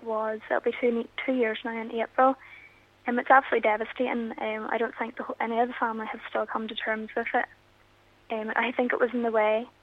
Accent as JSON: {"language": "English", "town": "Ballycastle", "region": "Northern Ireland", "country": "United Kingdom", "tie": "born or raised there", "said": "Well, it's where I've lived. I've been born and bred in Ballycastle."}